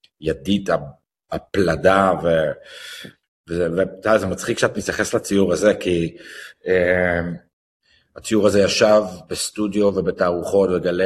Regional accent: Los Angeles, California, United States; מגיע מלוס אנג'לס, ואני לא יודע כלום, ושום דבר.

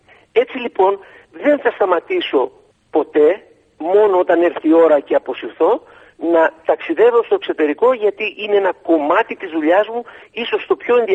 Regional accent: Athens, Attica, Greece; also born or lived in Piraeus; γεννήθηκα στον Πειραιά, μεγάλωσα στην Αθήνα, ζω στην Ελλάδα όλη μου τη ζωή

